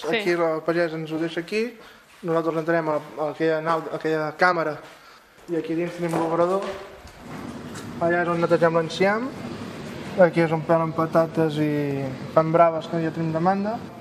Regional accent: Vic, Catalonia, Spain; Jo vinc al mig de Vic.

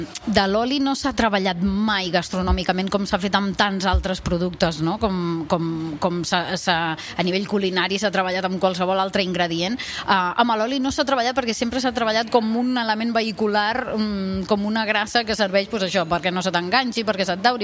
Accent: Terrassa, Catalonia, Spain; also born or lived in Les Garrigues; jo, tot i que sóc nascuda a les Garrigues, en un poblet, la meva família és de Terrassa, de Barcelona, i jo em vaig criar a Terrassa, Barcelona

